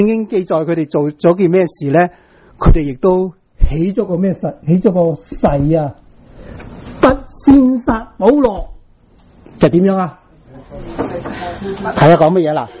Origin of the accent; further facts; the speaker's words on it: Guangdong, China; 我们广东人啊有句说话，这个说话呢几个几特别的